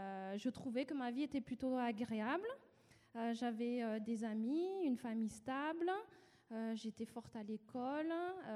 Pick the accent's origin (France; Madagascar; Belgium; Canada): Madagascar; born there; Je suis née à Madagascar, dans une fratrie de 5 enfants, dans l'ordre d'arrivée, troisième ex aequo, car j'ai une sœur jumelle. Et j'ai grandi donc dans une famille nombreuse.